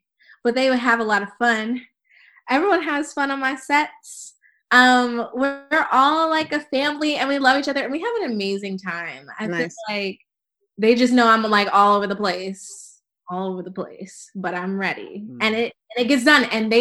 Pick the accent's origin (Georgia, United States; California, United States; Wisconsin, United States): Georgia, United States; now in New York, United States; Cause like I said, I grew up in Georgia. So when I got to New York, I really didn't know many people.